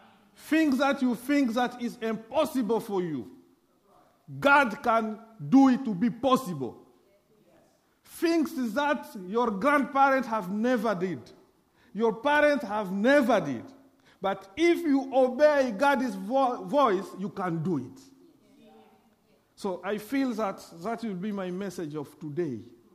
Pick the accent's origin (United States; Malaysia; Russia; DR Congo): DR Congo; first language fr; English is a second language; Because English is my fifth language. I'm coming from French-speaking country. So French is my language.